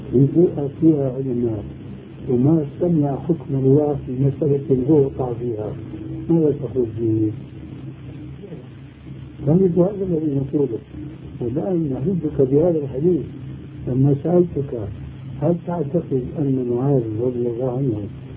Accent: Syria; نحن عندنا كلمات تباهي هذه وكلها لا تجوز عندنا في سوريا

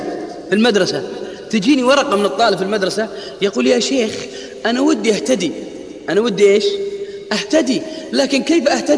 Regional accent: Al-Qassim, Saudi Arabia; أنا ماني من ديرتها وهي مين من ديرتي، هي في الرياض أنا في القصيم

